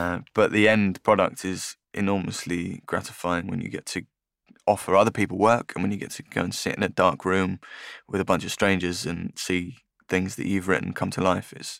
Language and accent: English; East of England, United Kingdom; most people wouldn't know that I'm from Essex now, I suppose, unless I told them.